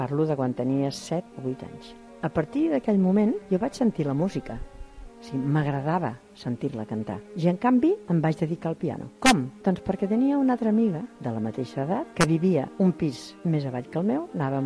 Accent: Barcelona, Catalonia, Spain; born there; Soc nascuda a Barcelona, a Gràcia, i tinc 77 anys, a punt de fer-los.

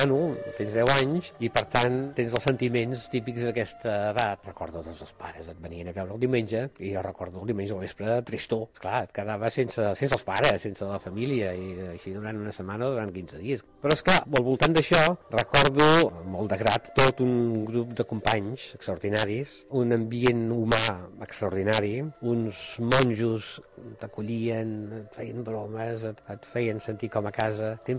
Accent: Barcelona, Catalonia, Spain; born there; now in Vilassar de Dalt, Spain; tinc 60 anys, sóc nascut al Poble Sec de Barcelona i des de l'any 76 visc a Vilassar de Dalt.

